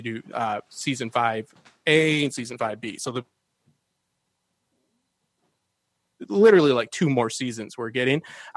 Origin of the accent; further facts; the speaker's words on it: Michigan, United States; Brady played for Michigan. I'm from Michigan, so okay.